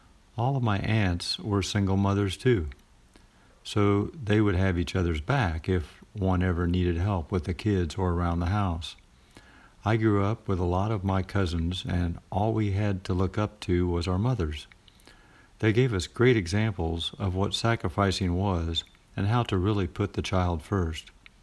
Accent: Champaign, Illinois, United States; Single mother, two boys, low income, very little help. This was my life growing up in Champaign, Urbana.

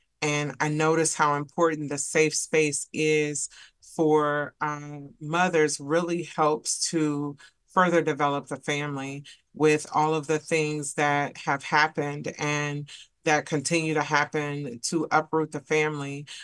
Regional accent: Springfield, United States; I grew up in Springfield. We moved to Springfield when I was around 9 or so. And so I spent a majority of my life there before leaving there.

